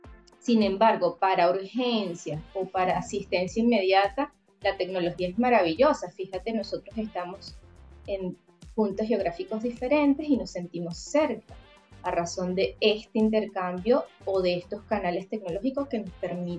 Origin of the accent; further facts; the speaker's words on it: Venezuela; born there; Venezuela, ¿sí? Que pues ciertamente es mi país natal.